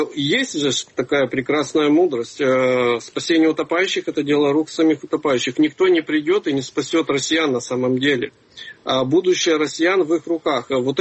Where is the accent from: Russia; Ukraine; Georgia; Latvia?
Ukraine; Я очень рад, что, слава Богу, я украинец.